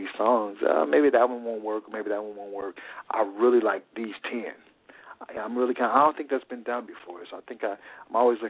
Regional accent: Chicago, Illinois, United States; born there; I mean, I was born in Chicago

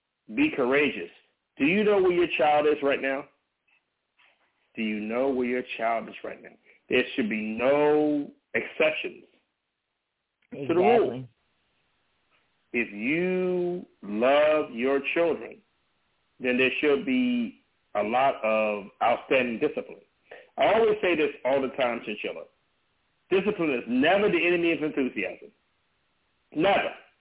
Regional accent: Compton, California, United States; I was a miscreant. I grew up in Compton, California, gang bang and all that.

